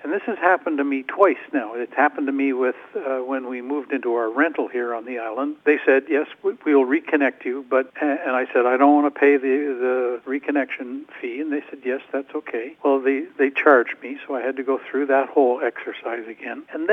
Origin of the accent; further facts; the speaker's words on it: Deep River, Ontario, Canada; Pamela and I are both retired Algonquin College profs from Ottawa, and I'm originally from Deep River. So I'm related to all the … in the valley, both sides of the river. My grandmother came from Shawville